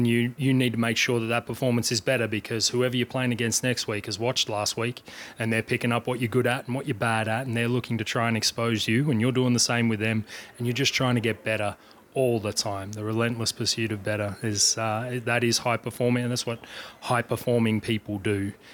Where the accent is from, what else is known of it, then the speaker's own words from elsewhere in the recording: Australia; I grew up in Australia